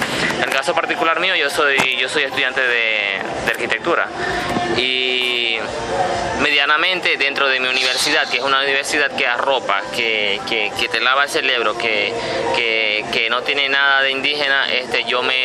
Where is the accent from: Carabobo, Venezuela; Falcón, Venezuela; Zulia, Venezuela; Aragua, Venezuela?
Zulia, Venezuela; Maracaibo; born there; Yo nací en Maracaibo, pero igual yo conozco mi territorio ancestral, conozco ampliamente todo el territorio Wayuu y sé que soy de ahí, pero permanezco por otras situaciones aquí en Maracaibo.